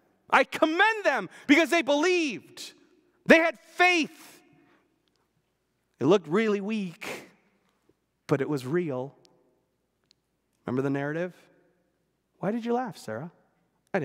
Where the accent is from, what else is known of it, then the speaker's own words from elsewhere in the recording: Vancouver, British Columbia, Canada; I grew up in Vancouver, and sometimes I have a longing to go back to Vancouver to see my parents, to see my home where I grew up, right?